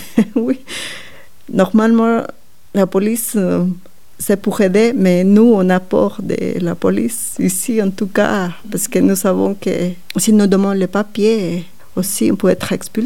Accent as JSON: {"language": "French", "country": "Guatemala", "second_language": "French", "moved": "yes", "said": "moi, quand je suis partie de Guatemala"}